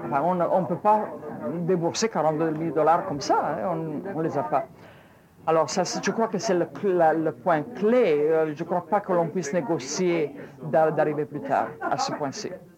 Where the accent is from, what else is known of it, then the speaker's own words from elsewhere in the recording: Canada; je suis du Canada